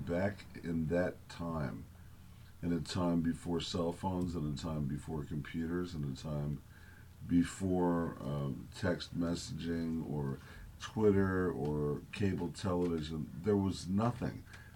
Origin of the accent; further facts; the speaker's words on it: New Jersey, United States; I'm from Jersey.